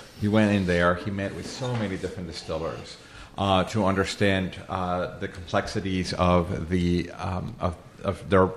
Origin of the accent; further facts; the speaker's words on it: Venezuela; I come from Venezuela, and part of the history of our country